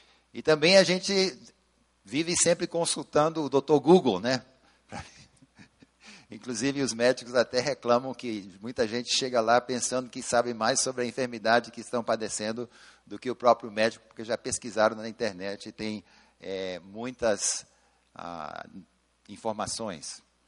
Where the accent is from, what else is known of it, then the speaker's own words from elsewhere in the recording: São Paulo, Brazil; eu sou brasileiro, nascido em São Paulo, filho de missionários americanos